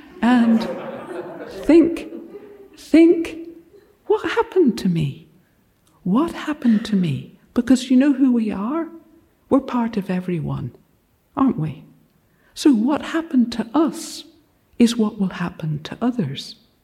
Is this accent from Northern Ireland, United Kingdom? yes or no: yes; Northern Ireland, United Kingdom; I'm from Northern Ireland. When I was a teenager